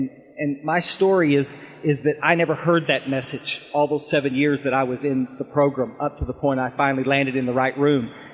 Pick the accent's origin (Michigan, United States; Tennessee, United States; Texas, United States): Texas, United States; Ingram; I'm from Ingram, Texas, which is a million miles from here. Not just in miles, guys. I mean, we are on a different planet. I mean, this Ingram, Texas, little country, little town down there, kind of San Antonio in Texas. I was raised around the Texas Hill Country